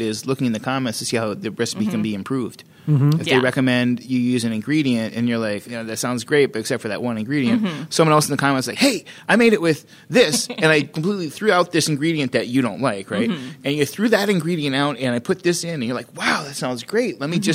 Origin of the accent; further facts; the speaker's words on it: Hershey, Pennsylvania, United States; Like I grew up near Hershey, Pennsylvania.